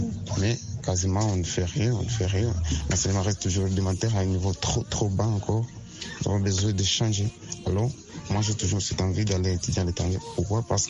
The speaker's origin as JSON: {"language": "French", "country": "DR Congo", "said": "chez nous au Congo"}